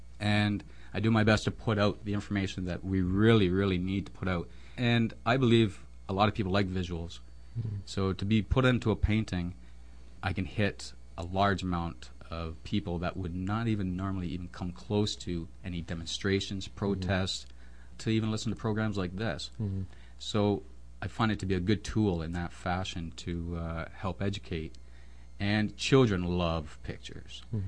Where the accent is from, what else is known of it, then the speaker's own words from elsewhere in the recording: Nova Scotia, Canada; I am from the East Coast. I'm from Cape Breton.